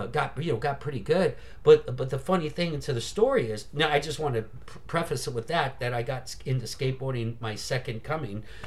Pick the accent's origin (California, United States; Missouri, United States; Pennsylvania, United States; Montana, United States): California, United States; San Francisco; there's no public transportation like when I grew up in San Francisco.